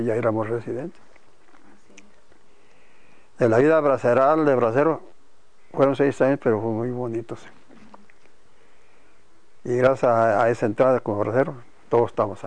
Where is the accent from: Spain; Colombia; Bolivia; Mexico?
Mexico; Jerez, Zacatecas; Es mi pueblo mío, uh-huh. Jerez.